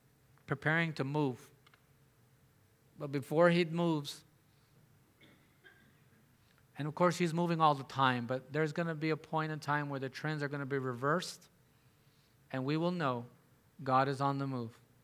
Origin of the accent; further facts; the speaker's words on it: Donna, Texas, United States; I grew up in Donna. Our address was 205 South 25th Street.